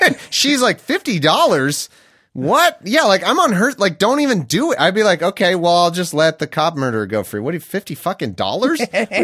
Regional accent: Delaware, United States; Well, I was born in Delaware and... I know I grew up, this kind of a small town.

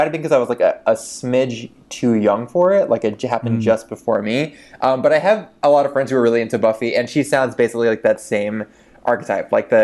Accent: Miami, Florida, United States; But to answer your question, I grew up in Miami.

